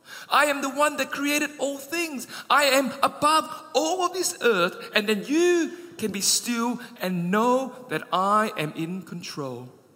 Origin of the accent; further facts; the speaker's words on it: Perth, Western Australia, Australia; So I'm from Perth